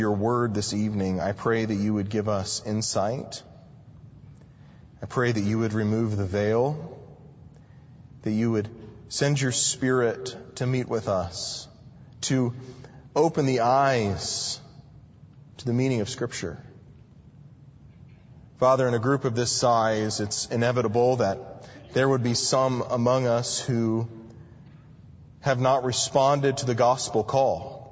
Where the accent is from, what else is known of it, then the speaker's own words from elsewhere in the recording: Clemson, South Carolina, United States; also born or lived in Anderson; I was born in Clemson, so I'm a Clemson Tiger fan. Born in Anderson, raised in the Clemson-Anderson area.